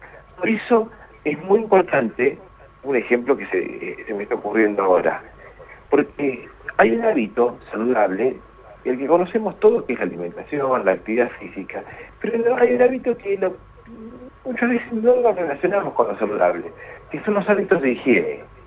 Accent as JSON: {"language": "Spanish", "country": "Argentina", "said": "queremos el abrazo, más siendo argentinos"}